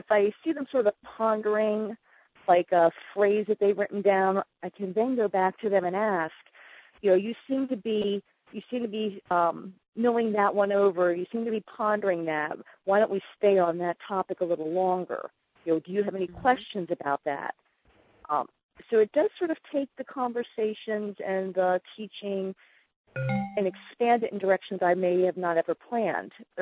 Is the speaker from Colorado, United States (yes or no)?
no; Pennsylvania, United States; I'm from Pennsylvania.